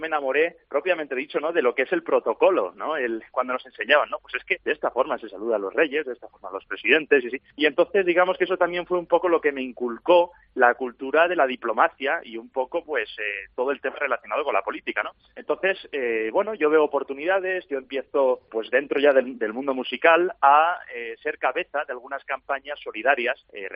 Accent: Spain; yo expresé un poco mi preocupación como joven español

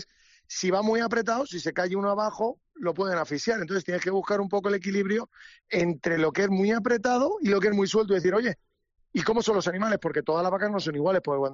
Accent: Daganzo, Community of Madrid, Spain

